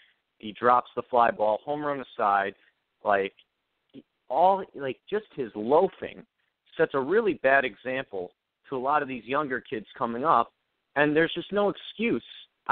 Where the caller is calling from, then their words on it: Westchester, New York, United States; from Westchester.